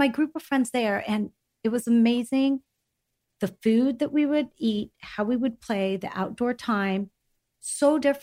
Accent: Greece; And now I circle back to eating the exact same way that I was eating growing up in Greece.

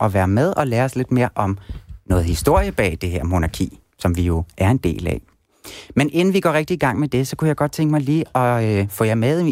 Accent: Roskilde, Zealand, Denmark; Jeg er vokset op i Roskilde, der er en by, der virkelig er viklet ind i den royale historie.

